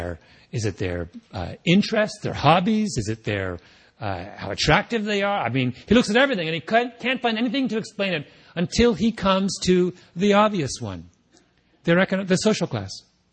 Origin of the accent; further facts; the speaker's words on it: Canada; I could have, of course, used a Canadian hockey team. I'm Canadian.